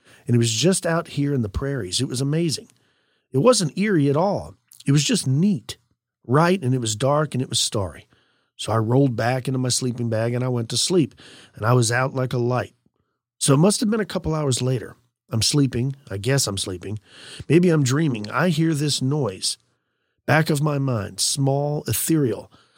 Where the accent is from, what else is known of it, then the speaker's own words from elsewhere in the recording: Ohio, United States; now in Monterey, United States; I'm from Ohio, and I've lived in Monterey, California now for the last 40 years.